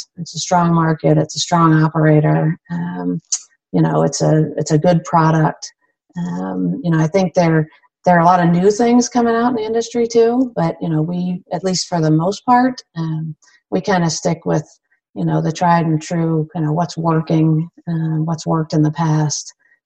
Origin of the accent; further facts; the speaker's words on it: East Coast, United States; moved away as an adult; now in Tucson, United States; And I grew up on the East Coast. And so I, took this job to move to Tucson, Arizona.